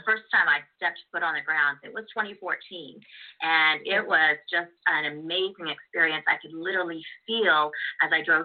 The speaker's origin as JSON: {"language": "English", "region": "Oklahoma", "country": "United States", "said": "Well, in my world, shall we say, you know, I'm from Oklahoma"}